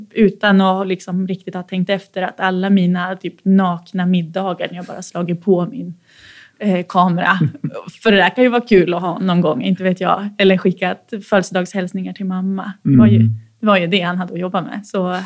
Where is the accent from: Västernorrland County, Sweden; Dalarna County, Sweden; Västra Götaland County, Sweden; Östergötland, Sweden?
Västernorrland County, Sweden; Sundsvall; en helt vanlig tjej från en helt vanlig stad någonstans i Mellansverige. Mm. Jag växte upp i Sundsvall på en gata i ett hus med två brorsor.